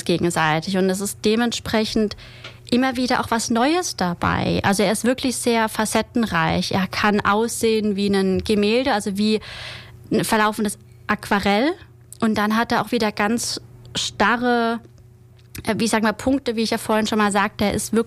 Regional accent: Hockenheim, Baden-Württemberg, Germany; Ganz ursprünglich komme ich aus Hockenheim.

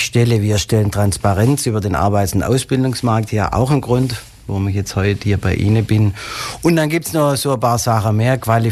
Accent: Calw, Baden-Württemberg, Germany; ich komme nicht aus der Region, sondern eigentlich stamme ich aus dem Nordschwarzwald, aus Calw, um ganz genau zu sein

